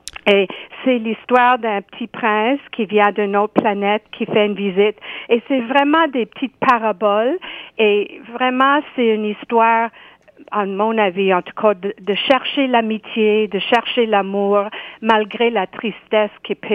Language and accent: French; Nova Scotia, Canada; sur des aspects de l'histoire et du patrimoine de notre comté Inverness au Cap-Breton.